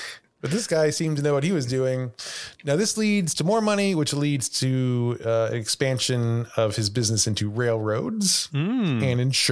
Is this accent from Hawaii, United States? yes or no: no; Chicago, Illinois, United States; But I think when I told them I was from Chicago